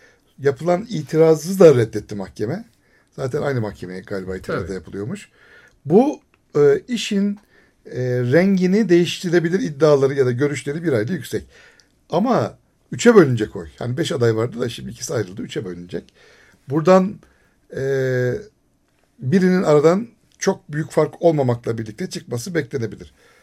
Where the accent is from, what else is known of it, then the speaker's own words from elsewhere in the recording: Black Sea Region, Turkey; Ben de Karadenizliyim ama ben tedavi oldum diyorum.